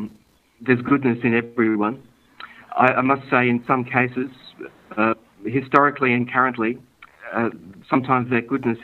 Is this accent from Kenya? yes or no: no; Sydney, New South Wales, Australia; born there; I was born here in Sydney. My mother, too, was born here in Sydney. My father was born in Budapest and was a Holocaust survivor